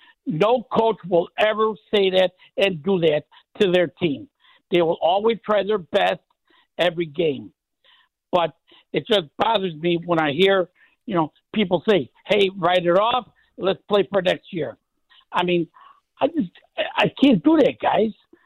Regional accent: Chicago, Illinois, United States; now in Las Vegas, United States; I live in Las Vegas, but I was born and raised in Chicago, and I'm a lifelong Bear fan.

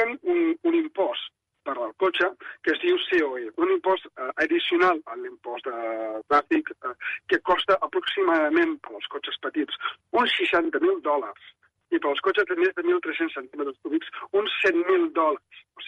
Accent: Catalonia, Spain; now in Singapore; jo soc català, estic enamorat de Catalunya.

